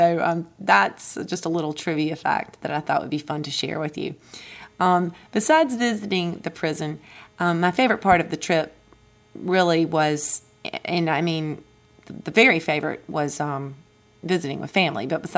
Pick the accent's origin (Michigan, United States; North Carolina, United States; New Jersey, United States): North Carolina, United States; Smithfield; accent: North Carolina; I'm going to pronounce the word I with my native accent, my North Carolina, Smithfield, North Carolina accent.